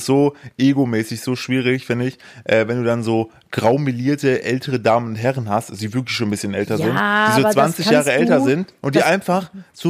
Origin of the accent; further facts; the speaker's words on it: East Germany, Germany; Gab es bei uns im Osten nicht, wir hatten nicht mal Bananen.